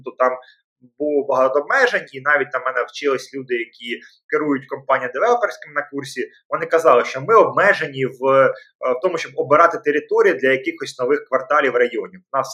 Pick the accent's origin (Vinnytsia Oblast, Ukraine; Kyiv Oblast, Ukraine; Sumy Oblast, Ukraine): Kyiv Oblast, Ukraine; Vasylkiv; там Васильків, наприклад, де звідки я родом